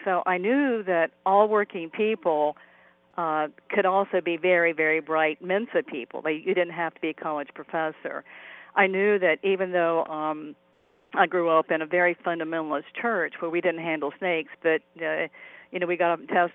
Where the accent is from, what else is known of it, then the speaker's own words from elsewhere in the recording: West Virginia, United States; I grew up on Buzzard Rock Mountain, which is a northern part of Kanawha County, where the capital city is basically in that particular county.